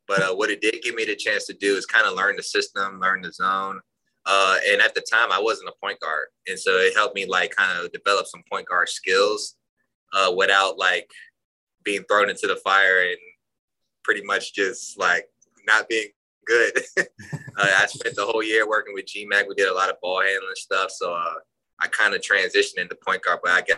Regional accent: United States; born there; I was born in the States.

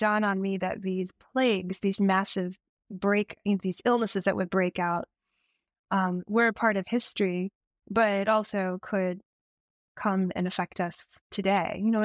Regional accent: United States; my mother was from Japan, and we went to Japan together a lot. I grew up in the United States, and we saw a lot of family

